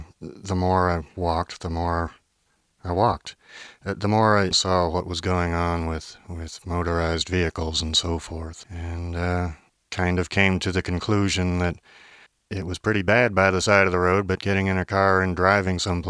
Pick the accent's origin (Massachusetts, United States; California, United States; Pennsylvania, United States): Massachusetts, United States; Let's see. I was raised in Massachusetts. I was fairly normal until I started my midlife crisis at age 24.